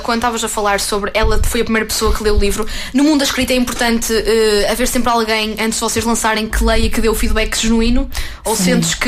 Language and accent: Portuguese; Porto, Norte, Portugal; born there; Não vens do Porto, eu nasci no Porto.